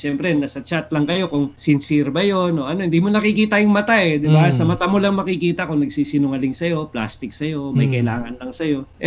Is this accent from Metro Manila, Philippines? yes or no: yes; Taguig, Metro Manila, Philippines; Kunwari kami, taga-Tagig kami, Marlica